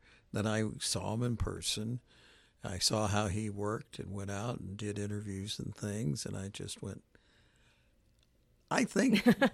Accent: St. Charles, Missouri, United States; I grew up in St. Charles, Missouri, which is a suburb of St. Louis.

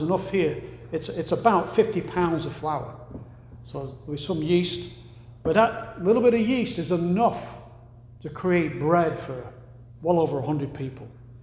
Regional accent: England, United Kingdom; moved away; in my hometown, back in England, there's been at least two hoards of Roman coins that were found buried in the ground.

